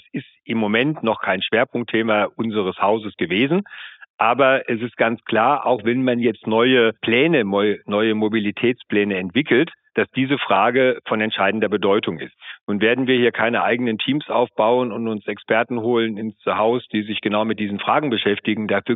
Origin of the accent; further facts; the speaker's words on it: Rhineland-Palatinate, Germany; ich komme aus Rheinland-Pfalz, da machen das viele